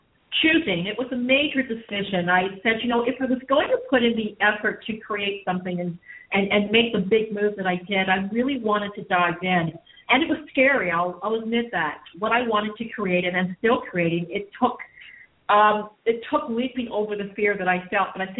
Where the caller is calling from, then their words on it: Victoria, British Columbia, Canada; I'm calling in from beautiful Victoria, BC on Vancouver Island, right on the jewel of the sea.